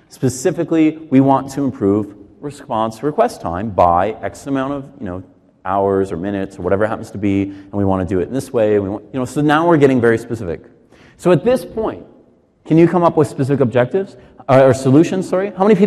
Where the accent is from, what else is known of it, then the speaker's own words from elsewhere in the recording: Canada; I'm Canadian by birth. And so in Canada, we learned this right after hockey appreciation in grade school.